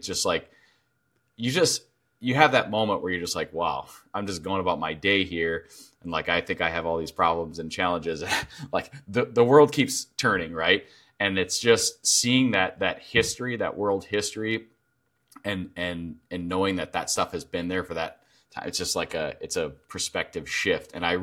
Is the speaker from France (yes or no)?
no; United States; Yeah, I'm American.